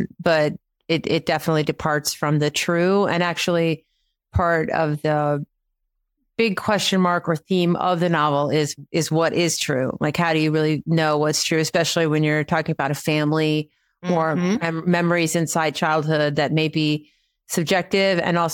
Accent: Virginia Beach, Virginia, United States; Well, I grew up in Virginia Beach, Virginia.

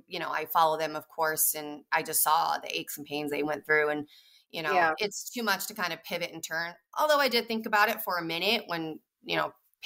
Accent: Arizona, United States; Arizona specifically is my home state.

